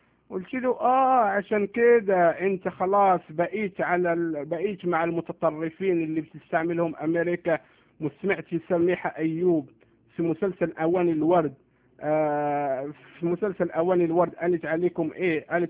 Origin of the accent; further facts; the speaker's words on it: Morocco; now in Montreal, Canada; المهم هاجرت من المغرب، جيت على كندا بمدينة مونتريال